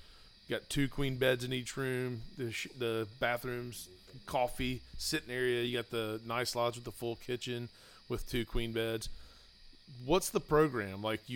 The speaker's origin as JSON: {"language": "English", "region": "Alabama", "country": "United States", "also_born_or_lived": "Florida", "said": "And I'm from Alabama, Florida and Alabama. I love it. It's a great place."}